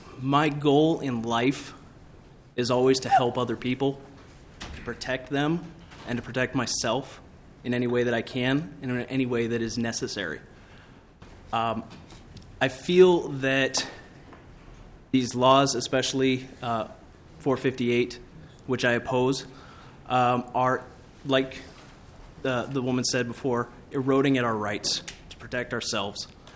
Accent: Andover, Minnesota, United States; I'm from Andover.

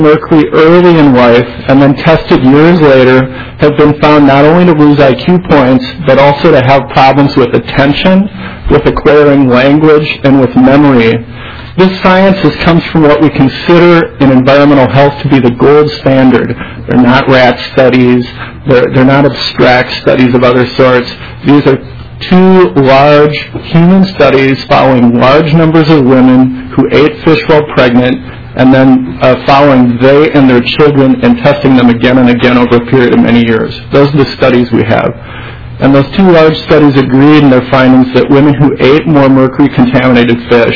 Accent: Roseville, Minnesota, United States; Like many of you, my memories of growing up in Roseville are tied to trolling for northerns in Lake Minnetonka or plugging for bass in Forest Lake.

